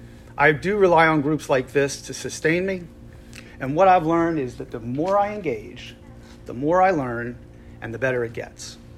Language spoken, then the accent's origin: English; Philadelphia, Pennsylvania, United States; So I was raised in the Episcopal Church in Philadelphia in a kind of, I would call it a WASPy type neighborhood outside of Philadelphia.